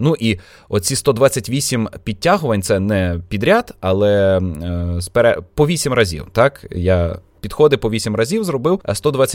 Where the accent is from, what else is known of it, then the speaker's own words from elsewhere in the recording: Kolomyia, Ivano-Frankivsk Oblast, Ukraine; я помітив, що Коломия геть не така, як я собі уявляв. Ну, тобто, моє рідне місто.